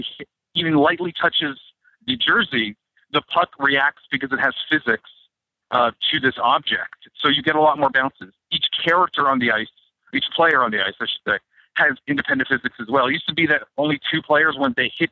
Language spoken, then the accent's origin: English; Canada; as a Canadian.